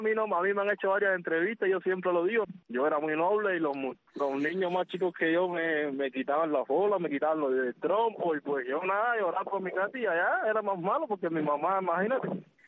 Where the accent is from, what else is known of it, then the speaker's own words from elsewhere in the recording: Pinar del Río, Cuba; Y yo me crié en Pinar del Río, como bien ya habíamos hablado, en un barrio que le dicen El Rancho.